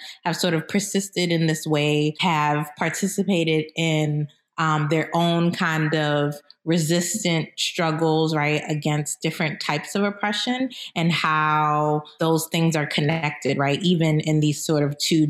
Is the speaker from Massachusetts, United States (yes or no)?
yes; Boston, Massachusetts, United States; I hail from the awesome city of Boston, but I'm West Indian bred and raised.